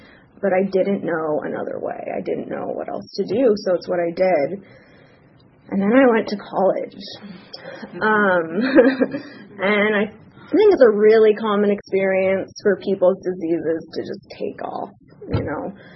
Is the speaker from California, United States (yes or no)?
yes; Los Angeles, California, United States; And I grew up in Los Angeles.